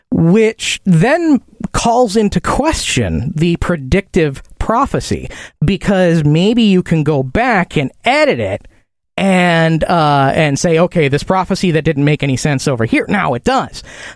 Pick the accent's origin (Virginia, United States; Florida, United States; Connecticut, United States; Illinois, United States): Illinois, United States; I'm from Illinois, and while I was growing up, these things called DNA evidence and DNA tests started happening